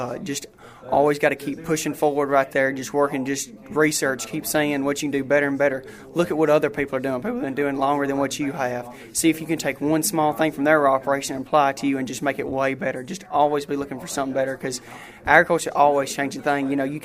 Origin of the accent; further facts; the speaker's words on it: Tennessee, United States; I'm from Robertson County, Tennessee.